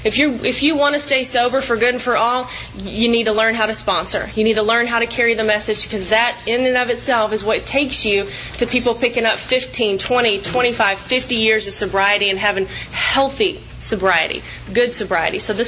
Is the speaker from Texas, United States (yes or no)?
yes; Austin, Texas, United States; I'm from Austin, Texas